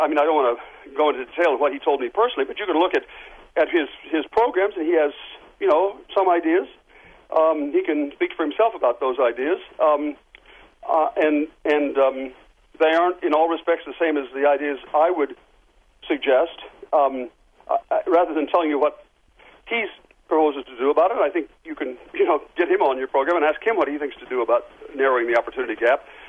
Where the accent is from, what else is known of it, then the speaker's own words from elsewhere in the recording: Port Clinton, Ohio, United States; like as when I was growing up in Port Clinton, when my parents used the term our kids, they didn't mean just my sister and me. They meant all the kids in town.